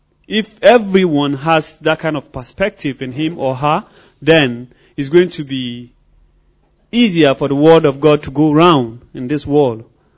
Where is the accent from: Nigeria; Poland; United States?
Nigeria; Northern Nigeria; Even me, I never had the opportunity to visit some part of Nigeria as a Nigerian, you know. So, but we both are from northern part of Nigeria